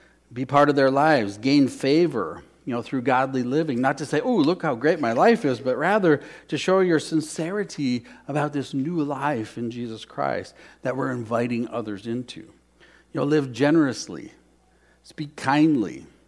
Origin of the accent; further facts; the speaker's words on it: Murdoch, United States; So I grew up in Murdoch, about 350 people.